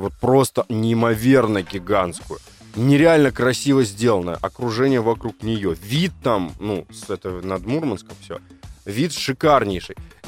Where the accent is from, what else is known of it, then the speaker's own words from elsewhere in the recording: Moscow, Russia; мы москвичи, вот ты правильно сказал